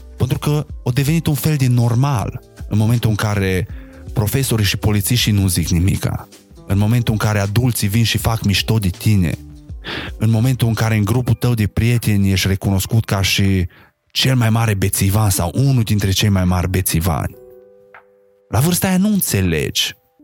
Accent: Sighetu Marmației, Maramureș County, Romania; cred că eram vreo 5 din Sighet în clasa mea, restul toți erau de la țară

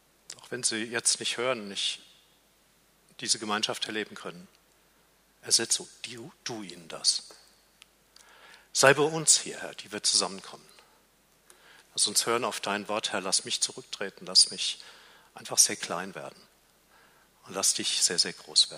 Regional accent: Frankfurt, Hesse, Germany; also born or lived in Berlin; waren meine Frau und ich in Berlin Pastoren für etwa 20 Jahre. Ich komme aber ursprünglich aus Frankfurt und da war es eigentlich ganz schön, dass wir dann auch in meine Heimatstadt zurückkehren konnten.

